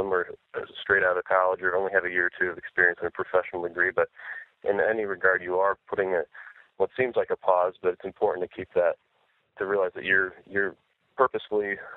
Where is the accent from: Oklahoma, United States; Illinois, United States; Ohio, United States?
Ohio, United States; We were living in my hometown on the west side of Ohio. We moved back to my wife's hometown of Canton on the east side.